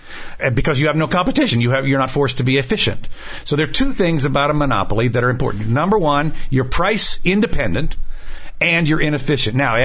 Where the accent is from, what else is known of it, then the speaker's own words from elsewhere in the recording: Washington, District of Columbia, United States; In fact, when I grew up in Washington, D.C., and you could dial 4 digits to get to somebody else's phone, and it would ring.